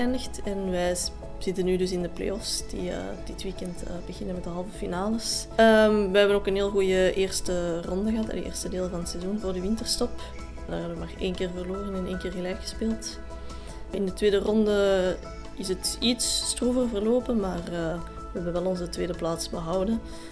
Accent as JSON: {"language": "Dutch", "town": "Edegem", "region": "Flanders", "country": "Belgium", "tie": "born or raised there", "also_born_or_lived": "Hove", "said": "Ik ben oorspronkelijk van Edegem en dan heb ik ook lang in Hoven gewoond."}